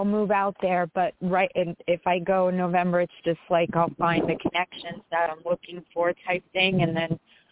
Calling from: New York, United States; I'm from New York.

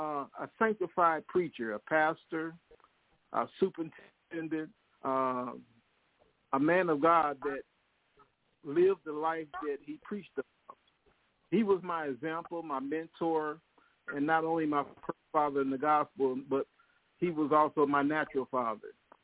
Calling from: Detroit, Michigan, United States; I'm coming from Detroit, Michigan, speaking to you on the airwaves

